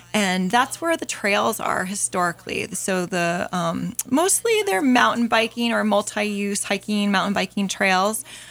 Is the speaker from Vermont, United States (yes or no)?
yes; Vermont, United States; born there; I am truly a mountain girl, and I was born in Vermont and ski raced and was raised similar to Mr. Russell. I was very poor growing up